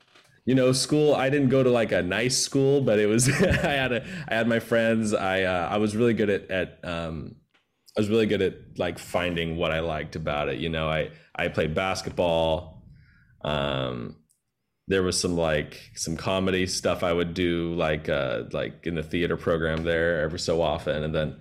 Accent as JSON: {"language": "English", "town": "San Diego", "region": "California", "country": "United States", "tie": "born or raised there", "said": "Very fond memories of growing up in San Diego. It's a beach town. You can see the ocean from my parents' house."}